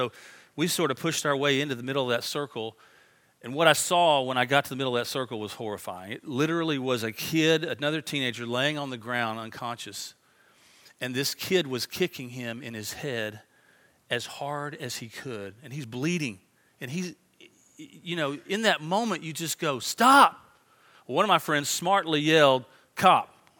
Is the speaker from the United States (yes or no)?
yes; Tyler, Texas, United States; When I was a brand new Christian, I grew up over in Tyler, and several of my friends got saved when I got saved.